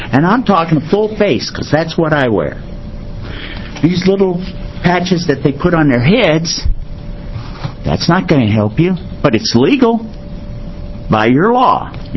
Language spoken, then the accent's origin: English; Myrtle Creek, Oregon, United States; I'm from Myrtle Creek, Oregon.